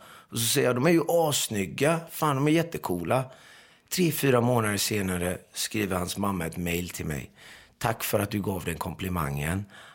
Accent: Iran; now in Sweden; jag är ju iranier. Jag är ju för fan inte turk.

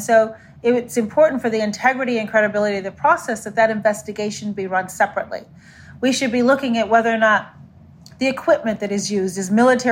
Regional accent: Chicago, Illinois, United States; my hometown of Chicago, where Laquan McDonald was shot 16 times by police

